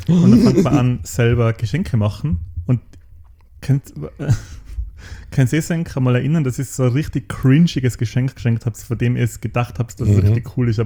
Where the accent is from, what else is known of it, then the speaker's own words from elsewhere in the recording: Tyrol, Austria; Und im Ausserfahren, wo ich herkomme, da waren jetzt zur Weihnachtszeit gebrannte Mandeln